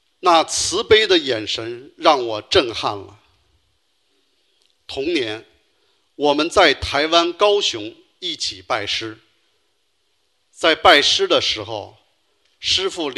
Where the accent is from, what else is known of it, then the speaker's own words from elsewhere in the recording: Beijing, China; 我来自北京，我们有个先天智力障碍的孩子，今年25岁。